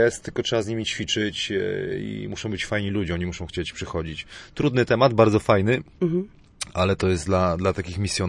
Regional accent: Wrocław, Lower Silesian Voivodeship, Poland; tak porównując to cały czas do Wrocławia, bo jestem z Wrocławia

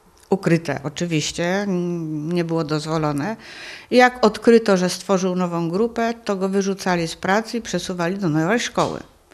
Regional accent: Wrocław, Lower Silesian Voivodeship, Poland; Urodziłam się we Wrocławiu pełnym gruzów. Bawiłam się w gruzach, skakaliśmy po gruzach

